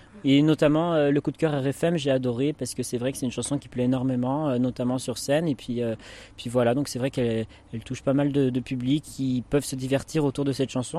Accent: Auvergne-Rhône-Alpes, France; now in Paris, France; Alors moi je viens de Paris, mais je suis rhône-alpin. Moi ça fait 2 ans que je suis à Paris.

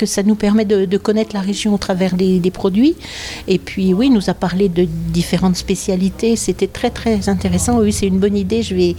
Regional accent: Besançon, Bourgogne-Franche-Comté, France; Je viens de Besançon, dans le Doubs.

